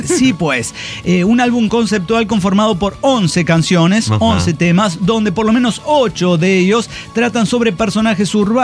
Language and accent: Spanish; Tamaulipas, Mexico; born there; yo nací, no sé, en Tamaulipas y no me identifico mucho con la locura del metro chilango